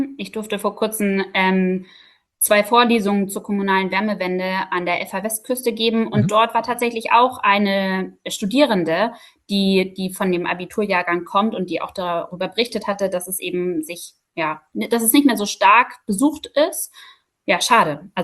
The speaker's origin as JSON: {"language": "German", "town": "Überlingen", "region": "Baden-Württemberg", "country": "Germany", "said": "Ich komme ursprünglich gar nicht aus Norddeutschland, sondern vom Bodensee, ganz konkret aus Überlingen."}